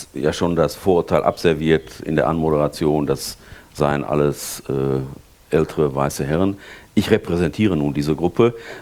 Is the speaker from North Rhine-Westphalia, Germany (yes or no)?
yes; North Rhine-Westphalia, Germany; Ich komme aus dem Ruhrgebiet, da redet man deutlich